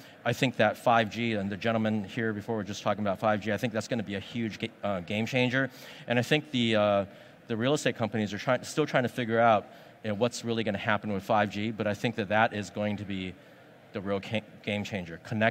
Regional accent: Hong Kong; English is a second language; the reason why I came here from Hong Kong was to learn a little bit more about what's happening in North America

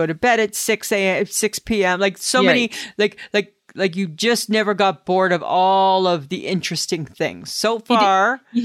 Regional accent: Ontario, Canada; I'm from Ontario. I say pasta.

